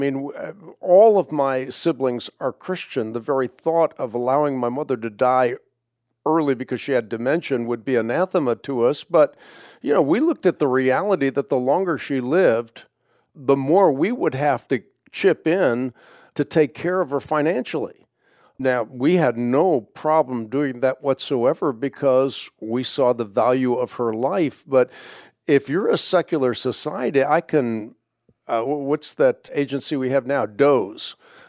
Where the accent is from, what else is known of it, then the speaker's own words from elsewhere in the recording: Netherlands; As I mentioned, I grew up in the Netherlands